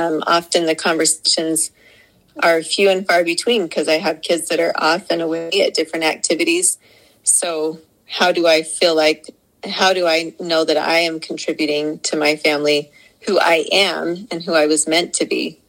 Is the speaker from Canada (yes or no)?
no; Wellsville, Utah, United States; I'm from Wellsville, Utah.